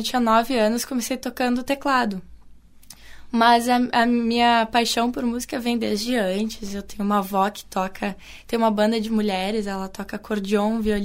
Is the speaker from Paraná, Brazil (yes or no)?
no; Novo Hamburgo, Rio Grande do Sul, Brazil; Sim, eu sou de Novo Hamburgo.